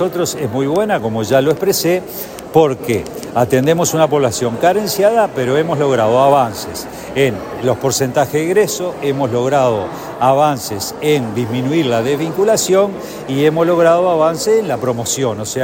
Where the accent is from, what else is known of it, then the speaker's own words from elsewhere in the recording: Cerro Colorado, Florida, Uruguay; Bueno, mi pueblo Cerro Colorado, ahora vamos a abrir en Punta del Diablo